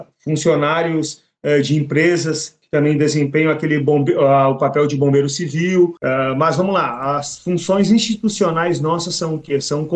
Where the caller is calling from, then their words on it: Torres, Rio Grande do Sul, Brazil; eu falo de Torres, né, Rio Grande do Sul, a mais bela praia gaúcha. Tenho 46 anos